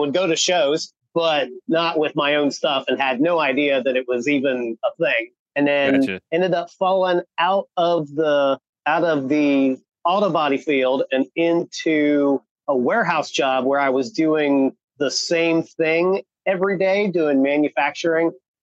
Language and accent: English; West Virginia, United States; moved away as an adult; now in Florida, United States; My origin story started out moving to Florida when I was 19 from West Virginia